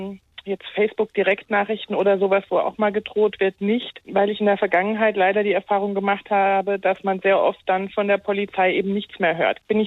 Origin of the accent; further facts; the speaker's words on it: Hesse, Germany; Ich stamme aus Hessen und auch in Hessen, wenn ich mir überlege, aus dem Landkreis Gießen